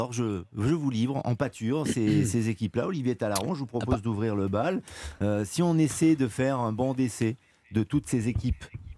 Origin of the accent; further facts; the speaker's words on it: France; nous sommes Français